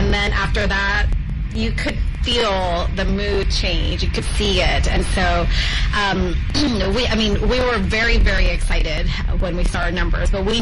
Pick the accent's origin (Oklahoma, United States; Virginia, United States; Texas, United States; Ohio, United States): Texas, United States; Dallas; So I was born and raised in Dallas.